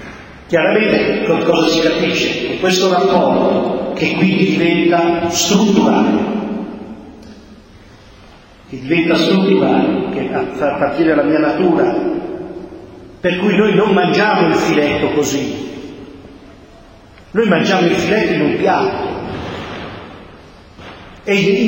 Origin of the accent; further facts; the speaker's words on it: Milan, Lombardy, Italy; born there; la mia famiglia è napoletana, io sono sudista, io sono nato a Milano, sono sudista.